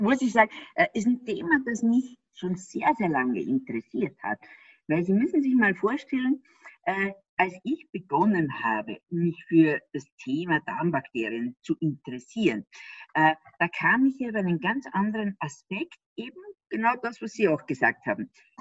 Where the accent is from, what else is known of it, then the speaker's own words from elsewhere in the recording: Austria; ich bin ja Österreicherin und die haben ja manchmal so einen Minderwertigkeitskomplex den Deutschen gegenüber.